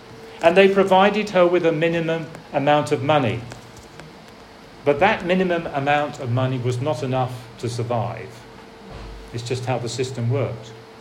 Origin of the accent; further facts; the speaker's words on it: United Kingdom; It happens particularly in my home country of Britain